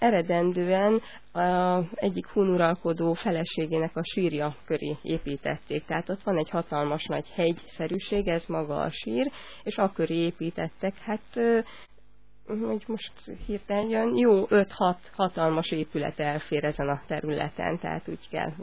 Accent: Hungary; mert ők teljesen biztosak abban, hogy nem csak, hogy mi magyarok származunk a hunoktól

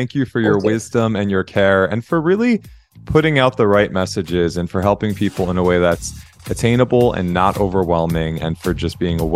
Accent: New Jersey, United States; I'm from Jersey. I'm Italian. I have a thick head of hair.

